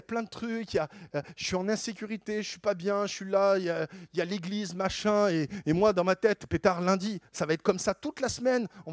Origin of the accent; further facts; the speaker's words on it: Grenoble, Auvergne-Rhône-Alpes, France; Et puis moi, écoute, je viens de Grenoble.